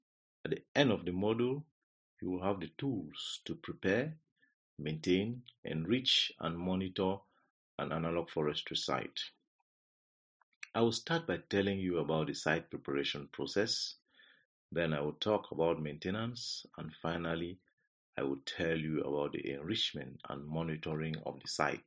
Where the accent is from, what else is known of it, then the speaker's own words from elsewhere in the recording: Cameroon; I'm from Cameroon.